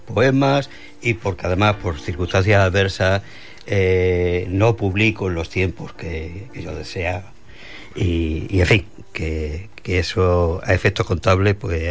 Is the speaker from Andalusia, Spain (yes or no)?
yes; Almonaster la Real, Andalusia, Spain; born there; Pero yo nací en La Canaleja, que es una pequeña aldea de Almonaster, de las 14 que componen el territorio de Almonaster La Real.